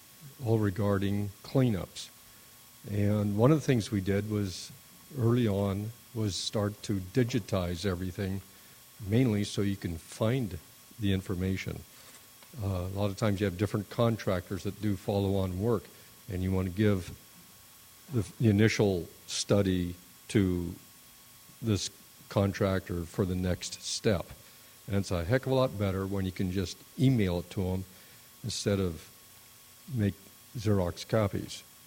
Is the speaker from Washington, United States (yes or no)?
yes; Poulsbo, Washington, United States; I'm from Poulsbo.